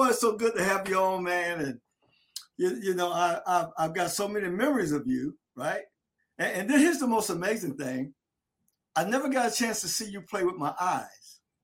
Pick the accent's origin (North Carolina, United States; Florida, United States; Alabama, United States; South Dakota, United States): Florida, United States; Delray Beach; You know, my generation, I can say I'm from Delray, but my parents, my dad's side, my paternal side, they're from the islands, from the Bahamas